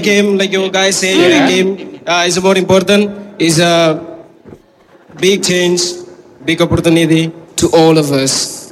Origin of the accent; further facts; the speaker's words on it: Timor-Leste; and I'm from Timor Leste.